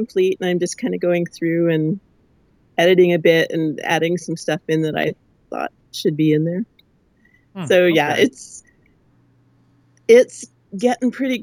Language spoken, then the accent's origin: English; Winnipeg, Manitoba, Canada; I mean, I grew up in Winnipeg, so winter is like 6 months of the year